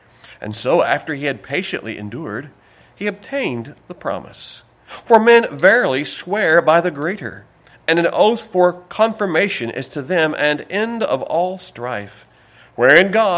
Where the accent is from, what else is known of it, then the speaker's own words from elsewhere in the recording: Kentucky, United States; when I was raised down in McGoffin County in the 60s and 70s